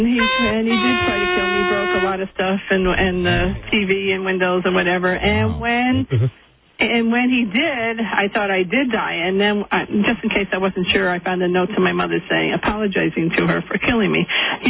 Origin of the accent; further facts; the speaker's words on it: Connecticut, United States; Well, I grew up in Connecticut, so compared to Connecticut, this is the sticks.